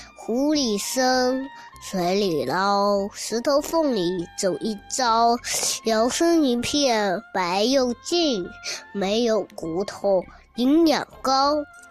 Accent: Shanghai, China; 我来自上海市徐汇区平江路幼儿园中二班。

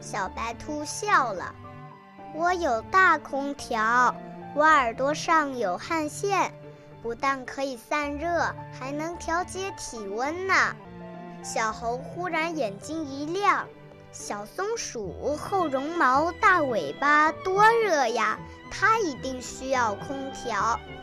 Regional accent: Jiaxing, Zhejiang, China; 我是来自浙江省嘉兴市

